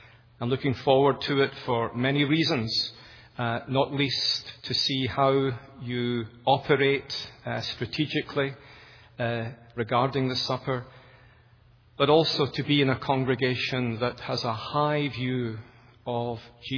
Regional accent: Glasgow, Scotland, United Kingdom; accent: educated Glasgow; I'm not from here, and the reason why I'm invited so often to the USA is just my accent, which, in case you're wondering, is educated Glasgow. Most people from Glasgow who've been educated speak like me, so there you go.

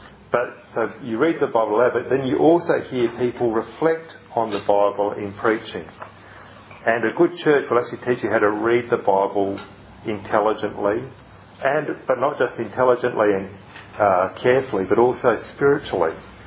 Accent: South Australia, Australia; it really comes out of our heritage as South Australian Christians, we've got a kind of a legalistic edge to our inherited pietistic culture.

